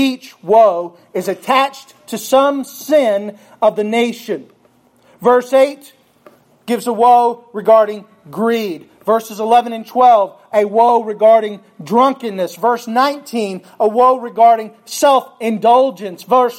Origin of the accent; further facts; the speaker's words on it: the South, United States; I'm from the South, and I love sweet tea.